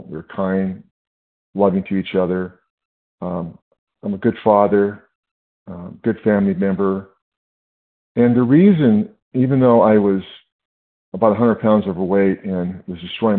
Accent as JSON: {"language": "English", "region": "California", "country": "United States", "said": "I'm from California."}